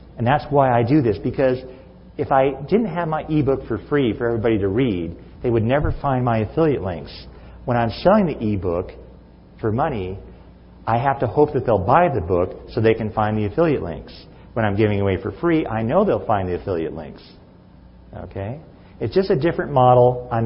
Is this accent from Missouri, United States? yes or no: yes; Missouri, United States; I'm a big storyteller. I'm from Missouri.